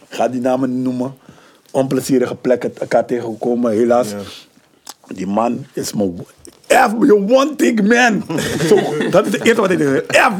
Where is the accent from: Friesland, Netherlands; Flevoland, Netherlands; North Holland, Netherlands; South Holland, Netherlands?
North Holland, Netherlands; Amsterdam; En ik ben van Hop Tillen. Ik ben daar opgegroeid.